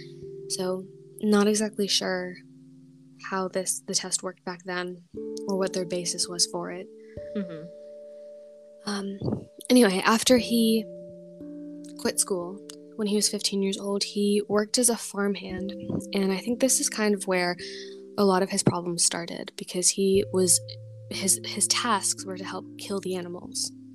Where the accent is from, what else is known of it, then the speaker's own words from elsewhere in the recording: United States; I am American, and I feel like that says a lot.